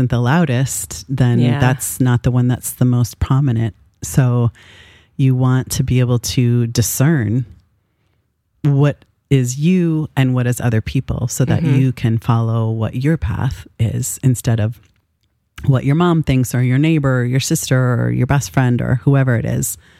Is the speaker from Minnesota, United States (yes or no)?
yes; Minnesota, United States; now in Vashon, United States; I grew up in Minnesota.